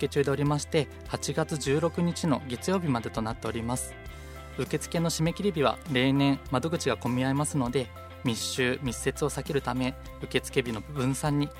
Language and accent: Japanese; Kofu, Yamanashi, Japan; 実は私、地元は甲府なのですが、大学進学時に県外に出まして、県外の民間企業に就職しました、そして地元甲府に U ターンして甲府市役所に入庁しました。